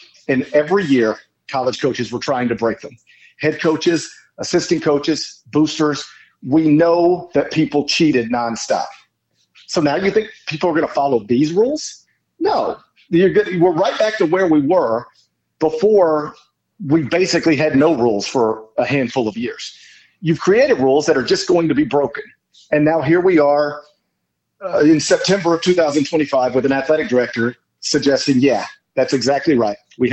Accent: Memphis, Tennessee, United States; I'm somebody who covers college basketball but grew up in the Memphis area. I grew up on the Razorbacks and the Tigers.

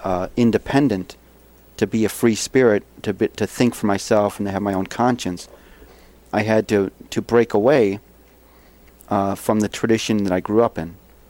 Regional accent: Buffalo, New York, United States; Well, I grew up in Buffalo, you know, working class Catholic. So I grew up within the Christian and specifically Catholic way of understanding religion.

